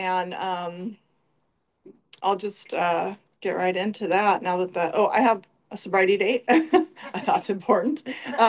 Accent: Santa Ana, California, United States; I grew up in Orange County, in the beautiful city of Santa Ana.

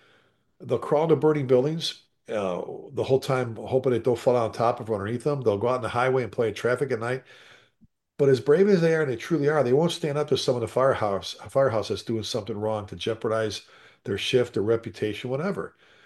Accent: Chicago, Illinois, United States; I tell people all the time, I grew up in the South Side of Chicago.

